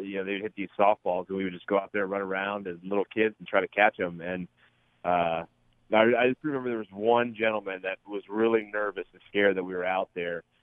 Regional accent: Cincinnati, Ohio, United States; Yeah, so I grew up in Cincinnati and started out my first 4 years in Roselawn. And then moved to Montgomery, where my parents still live to this day.

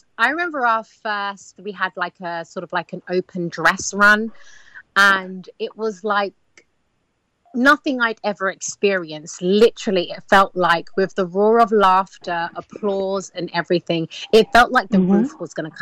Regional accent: London, United Kingdom; Hi, I grew up in Northwest London. So, yeah, I'm pretty much a Londoner through and through. I've never lived anywhere else.

